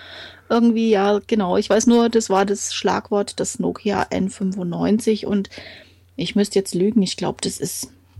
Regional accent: Bavaria, Germany; Ich bin aus dem Frankenland. Da bin ich auch stolz drauf.

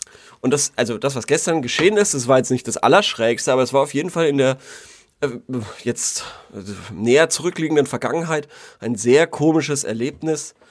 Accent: Würzburg, Bavaria, Germany; Weil als Würzburger mit beschissenem Auto wird mal so ungefähr alle 4 Wochen kontrolliert von der Polizei.

